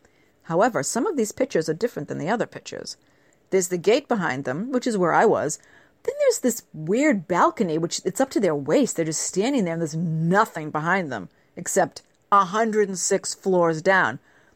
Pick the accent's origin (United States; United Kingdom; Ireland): United States; Boston, Massachusetts; accent: Boston; I explained where I was from Boston. They knew from my accent anyway.